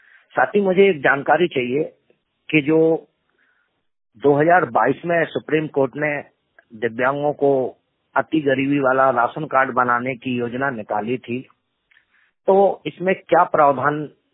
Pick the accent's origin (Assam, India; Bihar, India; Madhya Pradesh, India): Madhya Pradesh, India; पूर्ण रूप से दृष्टिवादी दिव्यांग, लंगारी टारसी, जिला नर्मदापुरम, मध्य प्रदेश का निवासी हूँ।